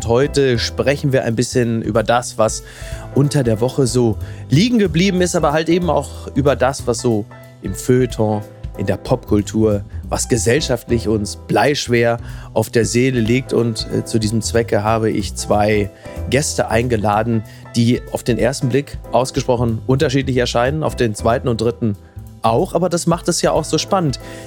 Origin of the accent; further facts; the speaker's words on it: Castrop-Rauxel, North Rhine-Westphalia, Germany; also in Castrop-Rauxel, da wo ich herkomme